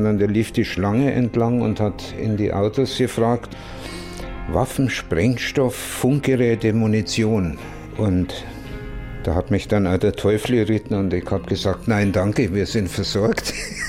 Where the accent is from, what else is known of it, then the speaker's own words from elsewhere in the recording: Munich, Bavaria, Germany; now in Berlin, Germany; Also ich bin ja in Bayern aufgewachsen. In München. Das war damals typisch deutsch für mich.